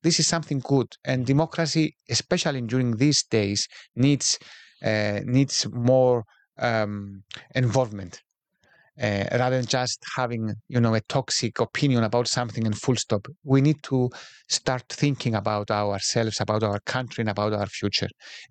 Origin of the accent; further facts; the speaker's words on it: Nicosia, Nicosia District, Cyprus; And I'm from Nicosia, which of course you see the signs of the separation